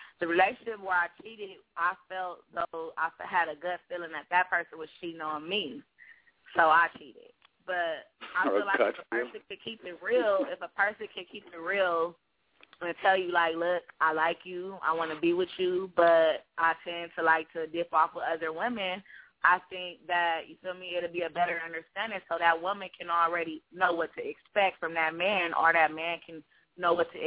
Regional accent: California, United States; I'm from Cali.

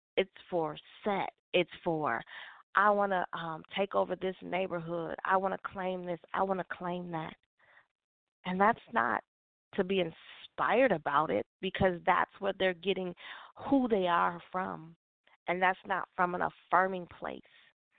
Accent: Minneapolis, Minnesota, United States; Our city, I'm from Minneapolis, Minnesota.

